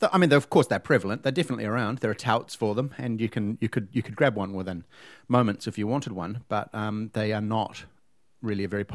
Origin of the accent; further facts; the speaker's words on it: Auckland, New Zealand; Auckland City. In the middle.